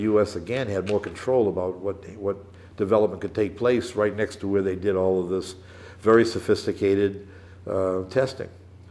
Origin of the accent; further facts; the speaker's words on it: United States; As an American, you know, it pisses me off to see the mistreatment